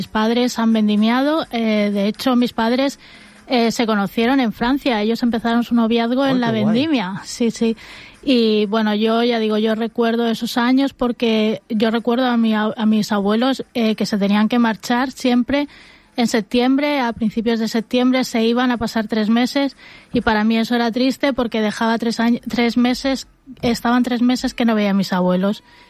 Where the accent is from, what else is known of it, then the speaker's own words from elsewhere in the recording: Castilla-La Mancha, Spain; Pues mira, en mi pueblo hacen el queso frito, es muy típico, el rabo... es algo que se come allí, que es las mollejas